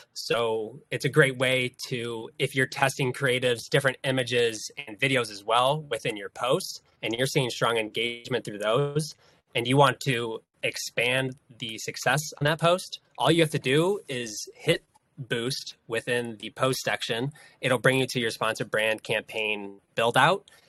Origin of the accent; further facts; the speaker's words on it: Ohio, United States; But originally, born and raised in Northeast Ohio